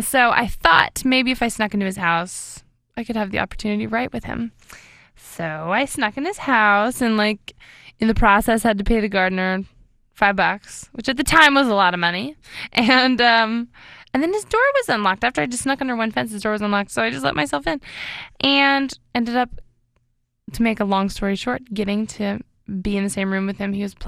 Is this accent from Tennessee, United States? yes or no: yes; Nashville, Tennessee, United States; and that's just what I did for fun, and that's kind of how I was raised in Nashville.